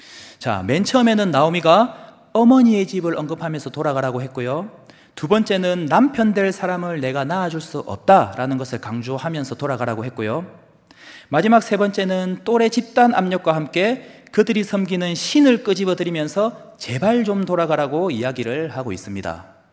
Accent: Gyeongsang, South Korea; 들어보셔서 알겠지만 저는 경상도 사람이에요.

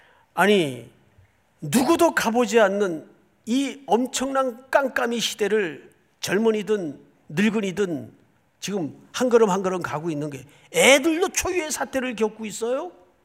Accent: Daegu, South Korea; 제가 어린 시절을 대구에서 자랐어요.

